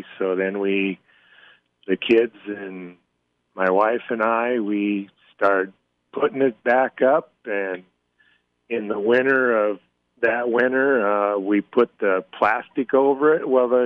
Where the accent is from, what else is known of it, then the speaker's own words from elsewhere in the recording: State Center, Iowa, United States; Well, I grew up here in State Center on our family farm here.